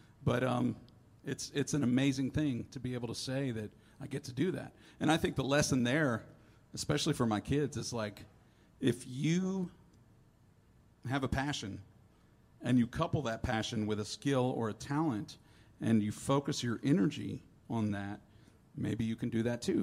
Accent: Brevard, North Carolina, United States; In my hometown that I have lived in forever, you know, generations, grew up in Brevard, and I'm not famous.

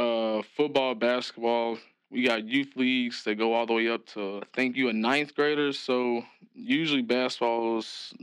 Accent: Kentucky, United States; Really, what you make it of, for real, like, everybody knows everybody, not too big.

